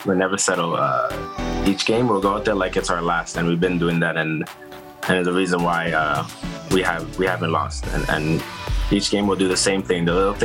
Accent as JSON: {"language": "English", "country": "Canada", "said": "It's we're Canadian, you guys. They're American, so it'll always be a fight."}